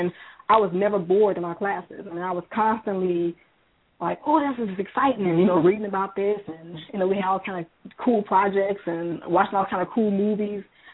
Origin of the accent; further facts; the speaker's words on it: Chicago, Illinois, United States; coming from the city and growing up in Chicago